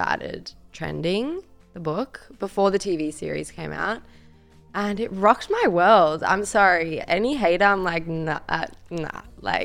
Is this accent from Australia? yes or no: yes; Perth, Western Australia, Australia; now in Melbourne, Australia; I live in the best city in the world, Melbourne. I think I grew up in Perth. I love Perth